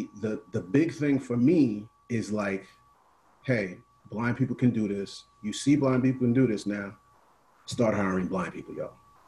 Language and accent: English; Bronx, New York, United States; I'm a child of hip hop. I grew up I'm from the Bronx. Shout out to Bronx all day.